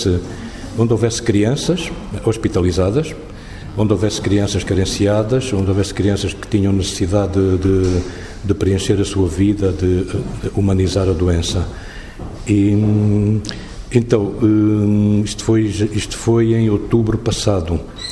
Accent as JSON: {"language": "Portuguese", "region": "Luanda", "country": "Angola", "said": "eu sou de Luanda, sou do outro lado de Luanda"}